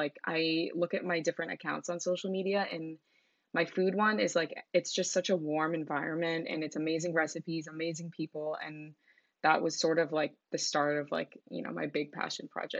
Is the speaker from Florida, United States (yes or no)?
no; Massachusetts, United States; now in New York, United States; I'm 24 years old. I'm from Massachusetts, but I live in New York right now.